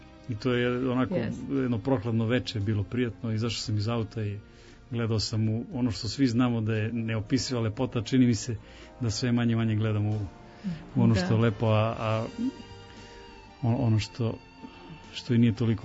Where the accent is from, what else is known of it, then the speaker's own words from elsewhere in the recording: Bor, Southern and Eastern Serbia, Serbia; born there; Ali pošto sam rođen u Boru, smatram da je, ajde kažem da je to Bor.